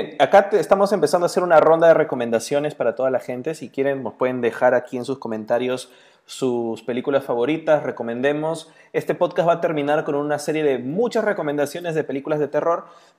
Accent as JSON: {"language": "Spanish", "region": "Arequipa", "country": "Peru", "tie": "born or raised there", "said": "el 93 hasta el 99 he vivido en Arequipa, del 93 al 99. He vivido mi niñez en Arequipa."}